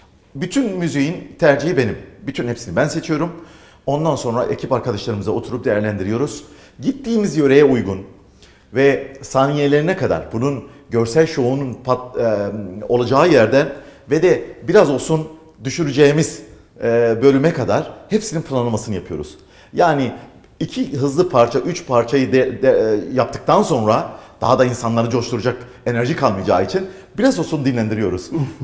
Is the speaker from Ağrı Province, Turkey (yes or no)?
yes; Doğubayazıt, Ağrı Province, Turkey; Doğu Beyazıtlıyım, Ağrı Doğu Beyazıtlıyım.